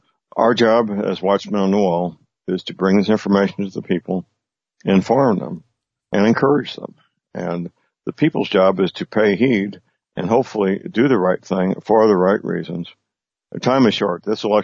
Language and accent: English; St. Louis, Missouri, United States; there was an incident in my hometown in St. Louis where a fuel truck was shot at with a Kalashnikov 30 times